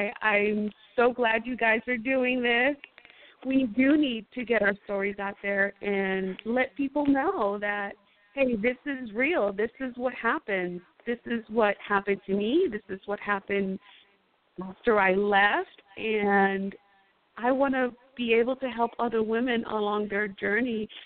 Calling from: Sacramento, California, United States; I'm actually calling from Sacramento, California.

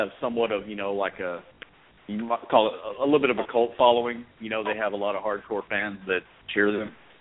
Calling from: Dallas, Texas, United States

